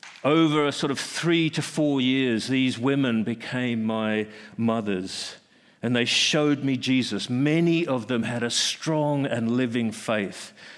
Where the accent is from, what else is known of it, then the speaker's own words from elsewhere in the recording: Australia; I must say, being Australian proved, once again, to be an utter blessing.